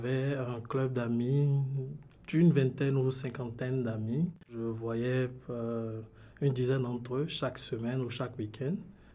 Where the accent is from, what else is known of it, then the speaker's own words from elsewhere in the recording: Benin; now in Markham, Canada; Je viens du Bénin. Je suis béninois. Je vis actuellement à Toronto, mais plus exactement à Macam, en une vingtaine de minutes de Toronto.